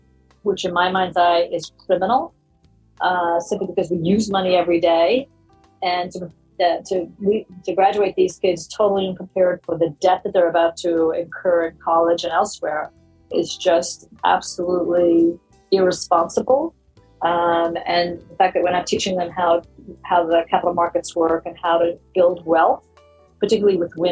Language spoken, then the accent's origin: English; Bronx, New York, United States; So I was born and raised in the Bronx.